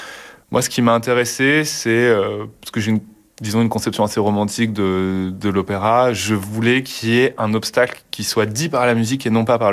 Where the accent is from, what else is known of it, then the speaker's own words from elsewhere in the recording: Tourcoing, Hauts-de-France, France; J'ai grandi à Tourcoing